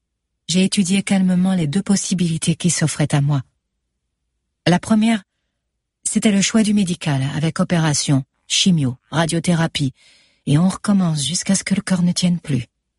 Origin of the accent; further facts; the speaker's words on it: France; born there; Je suis née en France.